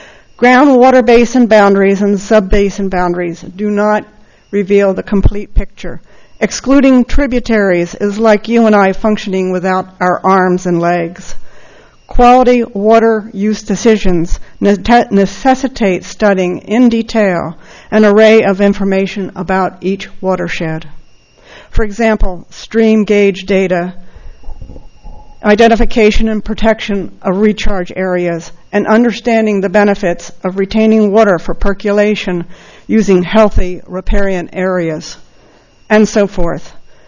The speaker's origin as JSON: {"language": "English", "town": "Templeton", "region": "California", "country": "United States", "said": "from Templeton."}